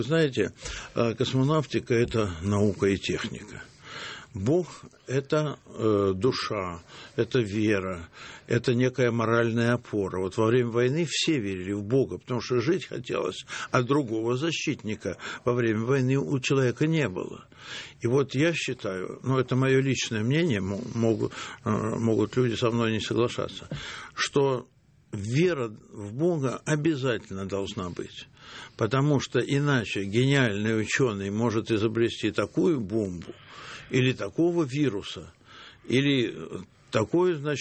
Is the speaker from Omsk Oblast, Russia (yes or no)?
no; Saint Petersburg, Russia; Мой родной город, на самом деле, Ленинград.